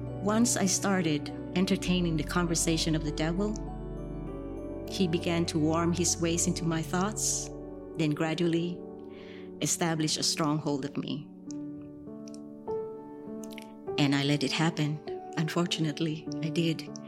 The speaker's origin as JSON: {"language": "English", "region": "Bangkok", "country": "Thailand", "tie": "born or raised there", "second_language": "English", "said": "I was born and raised a Buddhist in Bangkok, Thailand, where Buddhism is being practiced by 95% of the population. And so growing up, I place my firm belief and faith in Buddhism."}